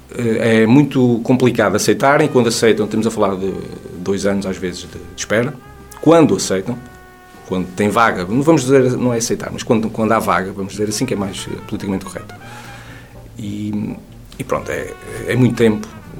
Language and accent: Portuguese; Viana do Castelo, Norte, Portugal; é uma terra pacata, apesar de Viana ser uma cidade e capital distrito. É um meio bastante pequeno e é uma coisa que foi onde eu vivi, onde eu cresci, e que me sinto confortável.